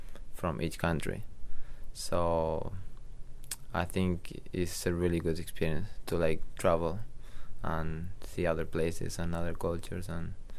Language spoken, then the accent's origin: English; Argentina; also born or lived in Texas; now in Mobile, United States; The weather here in Mobile, for example, is like really hot during summer, but it's humid, and back home it can get really hot, but it's like really dry.